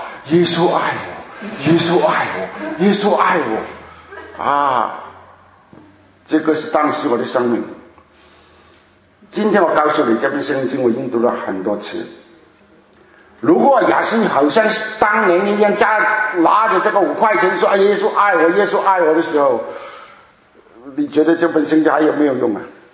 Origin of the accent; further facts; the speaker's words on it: Hong Kong; 以前我是从香港长大，